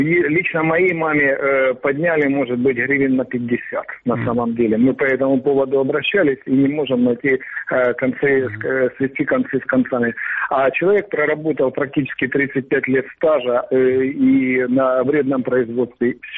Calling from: Sievierodonetsk, Luhansk Oblast, Ukraine; Северодонецк, Луганская область.

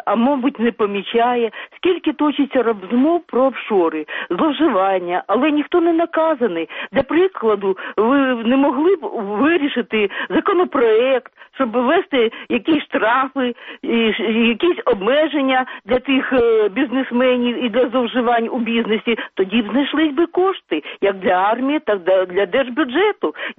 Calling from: Kyiv, Ukraine; я з Києва.

